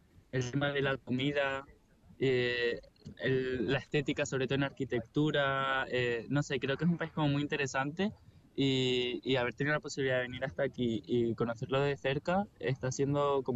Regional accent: Canary Islands, Spain; como buen canario que soy, la playa.

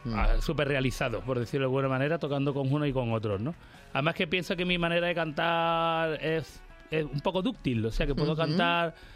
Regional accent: Andalusia, Spain; Y que soy además andaluz por los 4 costados

